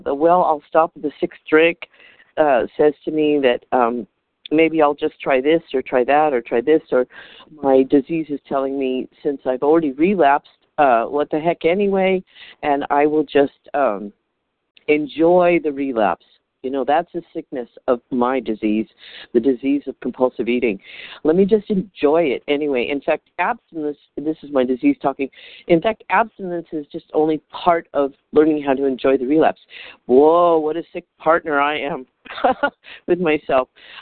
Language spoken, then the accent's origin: English; California, United States; I'm from California